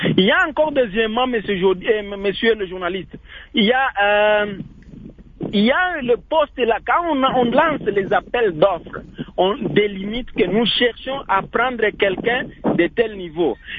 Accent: DR Congo; on cherche à relever la pauvreté ici chez nous au Congo

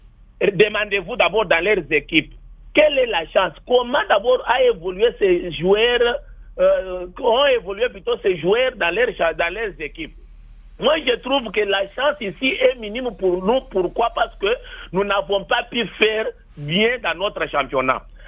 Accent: DR Congo; En tant que Congolais

